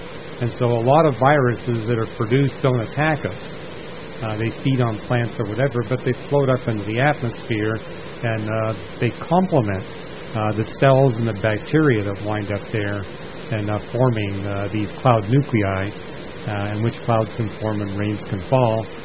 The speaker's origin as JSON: {"language": "English", "town": "Vancouver", "region": "British Columbia", "country": "Canada", "tie": "born or raised there", "said": "where I grew up in Vancouver, 100% of their water was snow and glacier melt."}